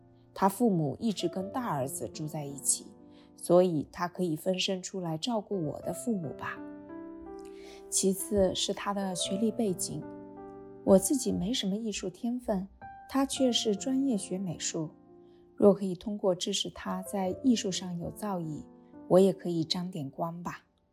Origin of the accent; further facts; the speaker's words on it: Jilin, China; 我出生在东北吉林的一个小村子，父母靠务农为生，